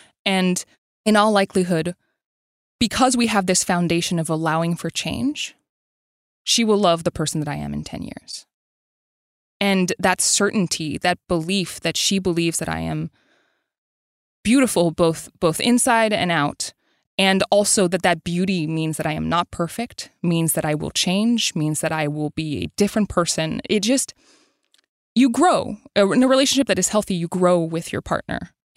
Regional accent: Montreal, Quebec, Canada; My mother is from Quebec. I grew up in Montreal.

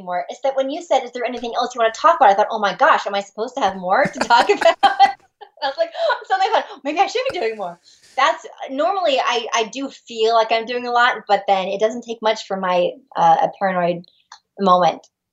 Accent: San Diego, California, United States; I'm from San Diego originally.

